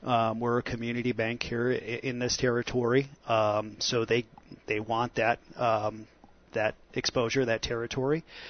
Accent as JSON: {"language": "English", "region": "Michigan", "country": "United States", "tie": "born or raised there", "said": "I've kind of adopted the Phoenix teams as my second team, but I was born and raised in Michigan."}